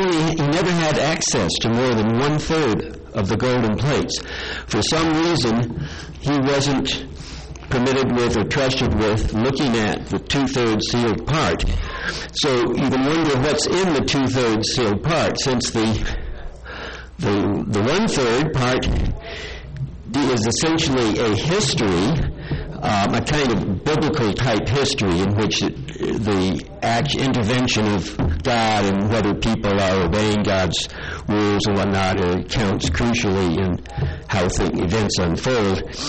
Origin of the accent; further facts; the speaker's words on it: Mountain View, California, United States; I come from Mountain View and near San Jose on the San Francisco Peninsula.